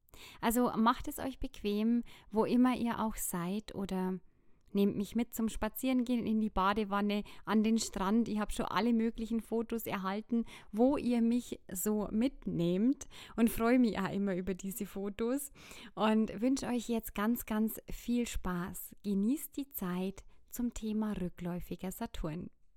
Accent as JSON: {"language": "German", "town": "Bad Kötzting", "region": "Bavaria", "country": "Germany", "tie": "born or raised there", "said": "Nur dieses Wochenende bin ich in meiner Heimat in Bad Kötzting"}